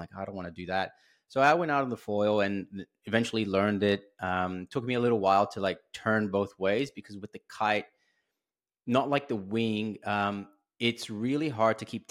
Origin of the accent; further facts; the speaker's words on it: São Paulo, Brazil; English is a second language; now in Australia; So I come from Brazil, and I live in Australia now for over 16 years, but I'm originally from Brazil and from São Paulo, which is a city that is not on the coast.